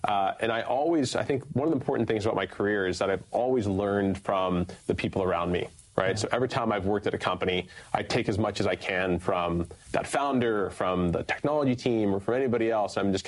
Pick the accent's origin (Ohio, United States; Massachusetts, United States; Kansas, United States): Ohio, United States; Cincinnati; 33 now, but I was born and raised in the Midwest. So I was from Cincinnati.